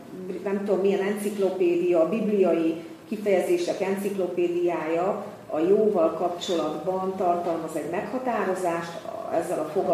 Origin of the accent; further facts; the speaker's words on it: Michigan, United States; mikor gyerek voltam, én a Michigan tónál nőttem fel.